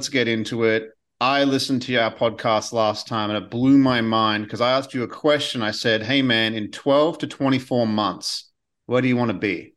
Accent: Australia; I'm Australian.

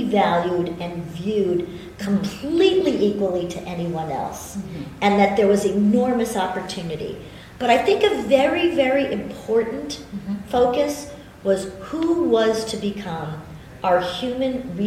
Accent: Brookline, Massachusetts, United States; because I grew up in Brookline and they also migrated to Brookline along with the Jewish community.

